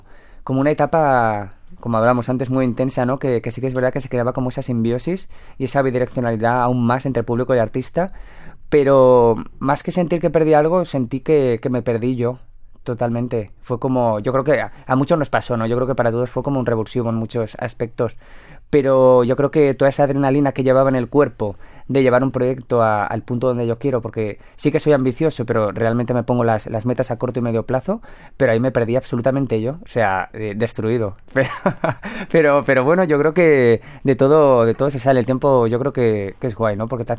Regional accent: Valencia, Valencian Community, Spain; now in Madrid, Spain; Mira, si me pones pelos de punta hablando de Valencia. Es que me he mudado hace muy poquito a Madrid.

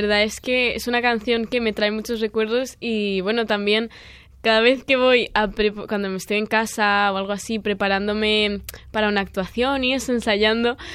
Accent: Valencian Community, Spain; Porque encima que lo tenemos en Valencia, en mi tierra, claro.

